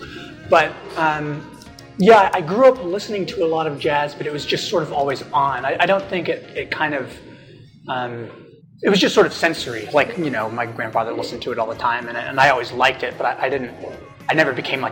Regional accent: Austin, Texas, United States; now in Portland, United States; I did. I grew up in Austin.

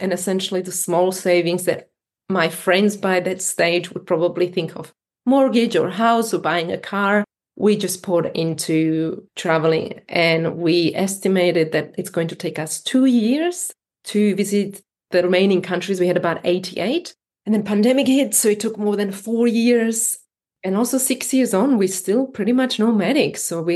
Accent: Slovakia; I come from Slovakia, where our food, we eat what we have, and then maybe some Italian food came over. You know, I don't come from a country that's multicultural and leveled.

